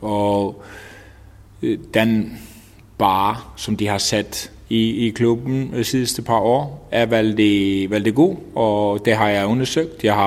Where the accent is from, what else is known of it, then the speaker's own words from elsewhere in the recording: Iceland; now in Denmark; Jeg kommer jo fra Island, og havde ikke så godt forståelse for kulturen.